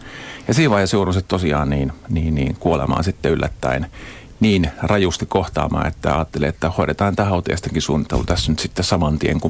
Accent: Tokyo, Japan; moved away as an adult; now in Finland; Mun tausta, mä oon tämmönen nomadi, maahanmuuttaja tavallaan. Mä oon syntynyt Tokiossa, asunut 20 vuotta Japanissa, 20 vuotta Suomessa ja muutaman vuoden päälle sitten ympäri maailmaa.

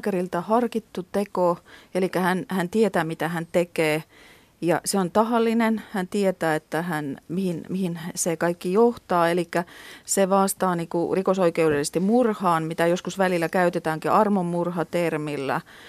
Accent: Estonia; Finnish is a second language; now in Finland; Kuolinapu ei ole, vaikka suomen kieli ei ole mun äidinkieleni. Olen Virosta kotoisin, tullut parikymmentä vuotta sitten tänne

